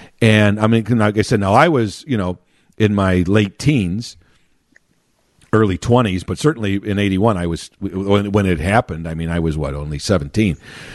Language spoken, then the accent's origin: English; Chicago, Illinois, United States; I grew up in Chicago proper